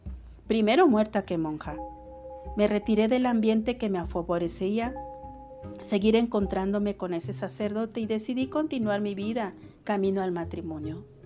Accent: Tonalá, Jalisco, Mexico; born there; Nací en Tonalá, Jalisco, México, 28 de mayo de 1942.

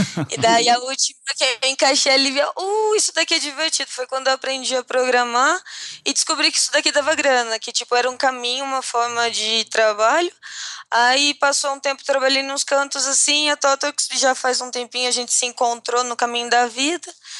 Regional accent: São Paulo, Brazil; also born or lived in Porto Alegre; Como sou do interior de São Paulo, ali junto do sul de Minas, Rio de Janeiro, vivi em Porto Alegre, cara, a mistura é muito grande

